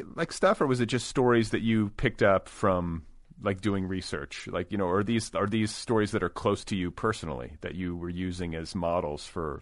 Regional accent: United States; I found that to be like very resonant, like just both as an American.

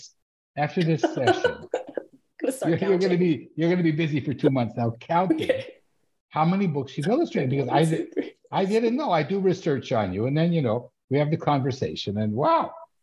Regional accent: Canada; also born or lived in Israel; even though I'm Canadian-Israeli.

